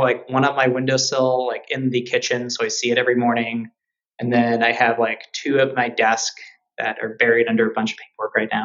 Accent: Chicago, Illinois, United States; We're both from Chicago. We're both Chicago born and raised natives, though I'm from mostly north side. His family's from the south side of Chicago.

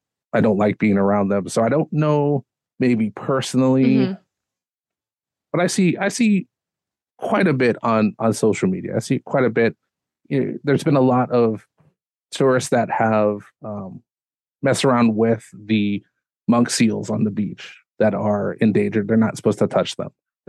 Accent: Hawaii, United States; it was hard to reconcile being Hawaiian, living on the continent, living in Colorado, not being fluent in my own language, not knowing the fullness of my history.

